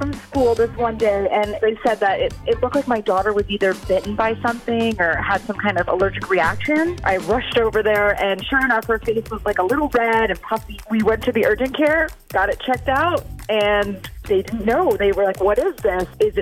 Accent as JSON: {"language": "English", "town": "Madison", "region": "Wisconsin", "country": "United States", "said": "I'm from Madison."}